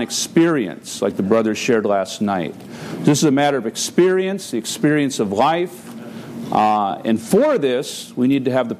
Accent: Madison, Wisconsin, United States; I'm from Madison, Wisconsin.

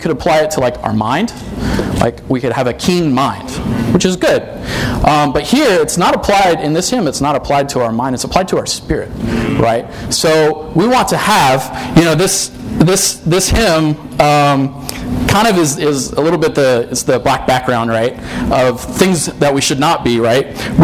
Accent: Fairborn, Ohio, United States; I'm from Fairborn, Ohio.

